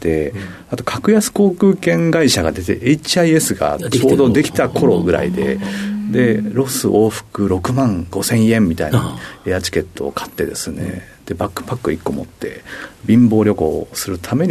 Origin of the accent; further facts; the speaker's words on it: Kanto, Japan; also born or lived in Osaka; 生まれたのは大阪市なんですけれども、ほぼ生まれただけで、育ったのは関東地方ですね